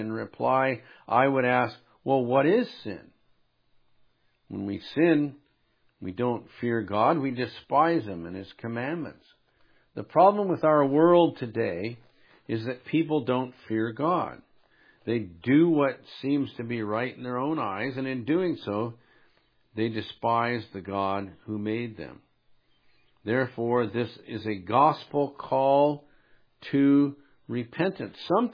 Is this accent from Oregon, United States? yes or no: yes; Salem, Oregon, United States; I grew up in Salem, but I'd come over here with my dad